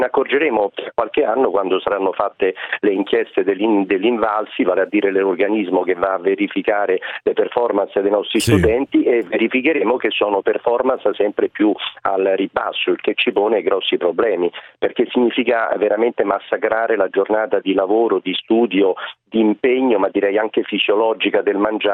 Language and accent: Italian; Milan, Lombardy, Italy; accent: Roman; nonostante il mio accento romano, sono milanese d'origine